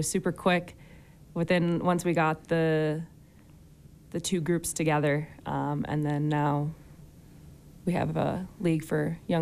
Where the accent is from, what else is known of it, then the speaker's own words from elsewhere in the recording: Detroit, Michigan, United States; Long story short, I grew up in Detroit.